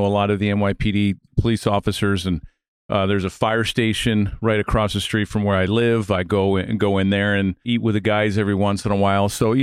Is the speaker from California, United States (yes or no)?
no; Baltimore, Maryland, United States; I grew up in Baltimore, so I was a big Oriole fan, and I knew the history of the game.